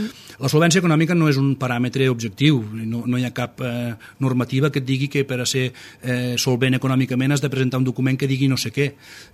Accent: Catalonia, Spain; Jo sóc de la Ribera d'Ebre, i em sembla que ho he demostrat sempre.

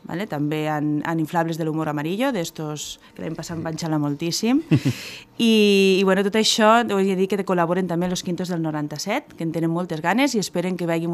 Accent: Catalonia, Spain; Només parlarem de Catalunya, de la cultura catalana i de com som els catalans.

